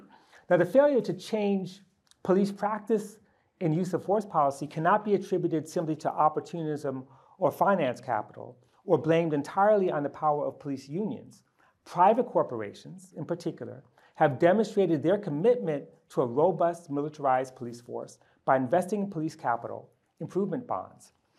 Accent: New York City, New York, United States; And I was actually growing up in Harlem.

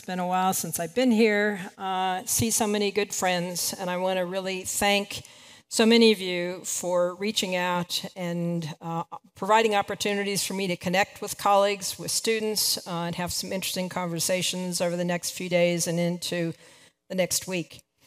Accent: Colorado, United States; Despite growing up in Colorado, I fell in love with the ocean and became a marine ecologist

